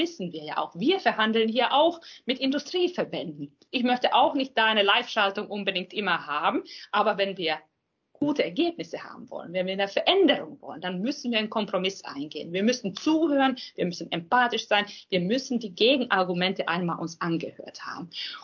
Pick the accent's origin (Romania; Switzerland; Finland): Finland; Ich stamme ja aus Finnland und da ist es ja bekanntlich so, dass man bestimmte Steuerdaten sind allen öffentlich zugänglich.